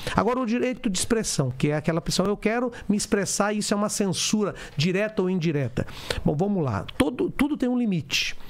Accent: Northeast Region, Brazil; porque eu sou nordestino

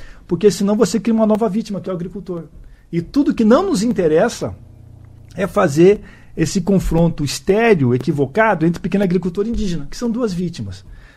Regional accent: São Paulo, Brazil; now in Cascavel, Brazil; Eu, por exemplo, sou de São Paulo. Quando vim para o Paraná, eu levei um susto.

